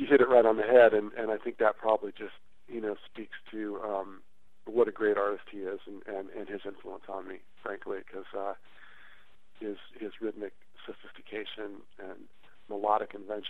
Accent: California, United States; I grew up playing in my father's band and playing those different styles all the time. You know, growing up in the Bay Area during that time … was, you know, such a popular band

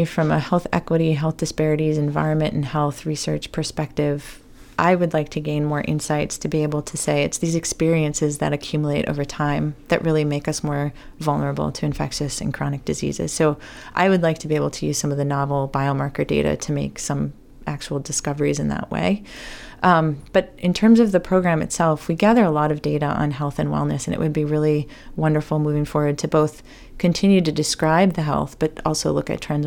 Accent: Shorewood, Wisconsin, United States; I grew up in Shorewood, which is the first suburb north of the city of Milwaukee, at a time when we had the 220 busing program.

